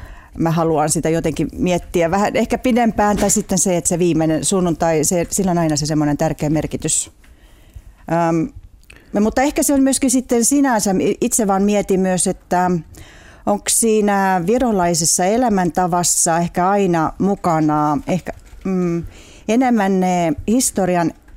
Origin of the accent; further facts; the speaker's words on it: Estonia; now in Finland; kun sitä lapsena eli Virossa sitä samaa aikaa, niin ehkä näkee lapsen silmin ja nuoren silmin kuulee ehkä eri tavalla.